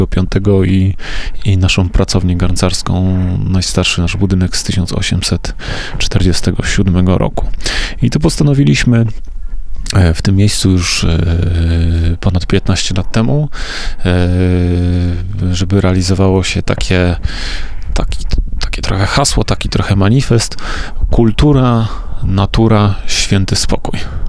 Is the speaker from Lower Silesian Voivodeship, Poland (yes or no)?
no; Lesko, Subcarpathian Voivodeship, Poland; Rzeczywiście pochodzimy stąd. … pochodzi z Orelca, ja pochodzę z Leska